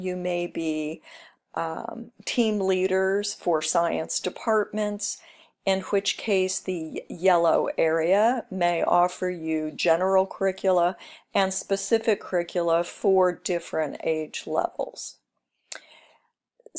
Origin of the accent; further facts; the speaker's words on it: New England, United States; Since I am from New England, I went ahead and detailed out this section.